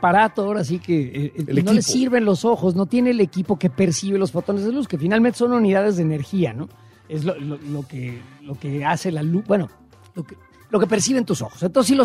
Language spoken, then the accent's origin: Spanish; Mexico; como mexicanos